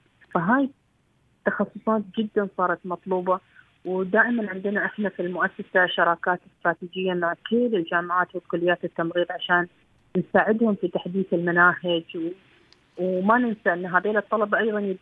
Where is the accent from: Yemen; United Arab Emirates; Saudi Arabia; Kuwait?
United Arab Emirates; نحن كشعب إماراتي